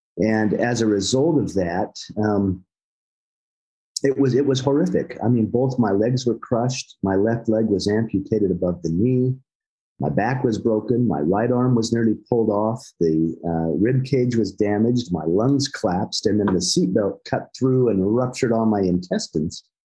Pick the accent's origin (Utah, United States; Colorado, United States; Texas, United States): Utah, United States; I grew up here in the Rocky Mountains of Utah.